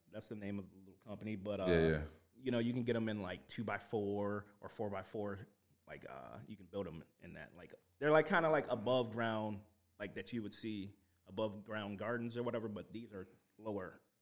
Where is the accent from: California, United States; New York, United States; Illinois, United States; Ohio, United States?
Illinois, United States; Chicago; I did not. I grew up in Inglewood.